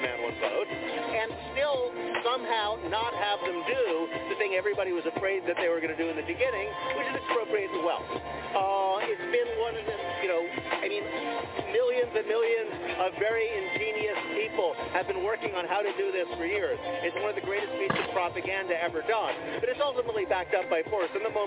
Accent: United States; I come from the United States, where everybody is taught that democracy, you know, comes from the founding fathers

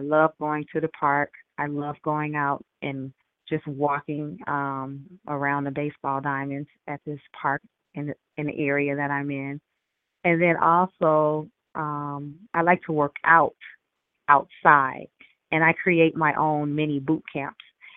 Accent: New Orleans, Louisiana, United States; I'm from New Orleans, by the way.

